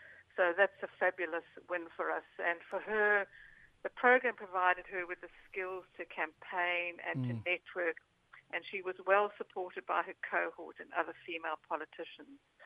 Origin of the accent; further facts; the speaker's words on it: Kenya; now in Australia; I hail from Africa. So I'm from Kenya, South Africa, and I live in Australia.